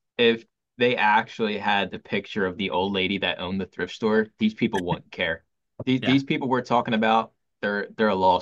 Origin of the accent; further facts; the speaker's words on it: Philadelphia, Pennsylvania, United States; I say things because I was born and raised in Philly, like use, right? Use.